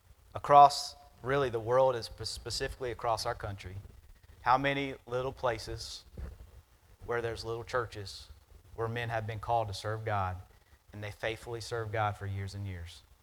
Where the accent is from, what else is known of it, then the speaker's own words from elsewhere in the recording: York, South Carolina, United States; We have to say, well, I'm from York, South Carolina, and they're like, that means nothing to me. Oh, about 45 minutes from Charlotte, North Carolina.